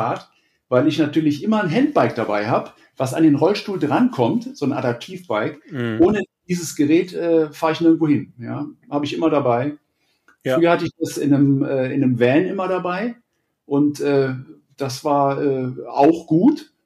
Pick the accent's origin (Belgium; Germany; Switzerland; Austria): Germany; Husum, Schleswig-Holstein; Und wir kommen aus Husum und da, bis Husum musst du halt immer in Hamburg vorbei.